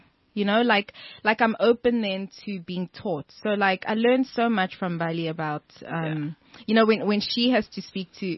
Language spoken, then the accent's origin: English; South Africa; I am South African, and sometimes I don't feel like it